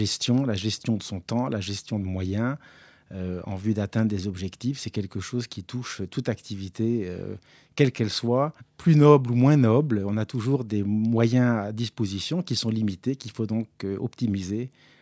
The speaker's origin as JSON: {"language": "French", "town": "Mulhouse", "region": "Grand Est", "country": "France", "tie": "born or raised there", "said": "Je suis né à Mulhouse, j'ai fait ma scolarité à Mulhouse"}